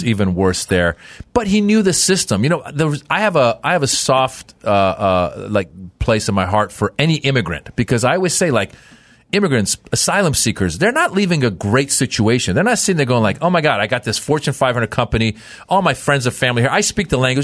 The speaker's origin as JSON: {"language": "English", "country": "United States", "tie": "born or raised there", "said": "Well, it's a cultural thing. Never pay full price. And I grew up in America, so I was Americanized."}